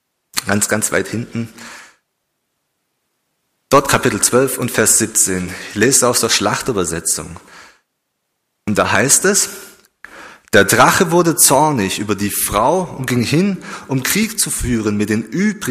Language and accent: German; Austria; Bei uns in Österreich ist es noch nicht so.